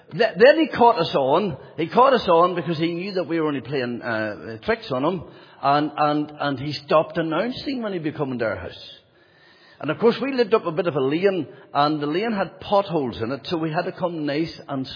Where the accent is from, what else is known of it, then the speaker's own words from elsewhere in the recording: Monaghan, County Monaghan, Ireland; I don't really come from very far away. I come from Monaghan, just in Monaghan town. I was born and reared in Monaghan, in a place called Fadu in Castle Sheen in County Monaghan.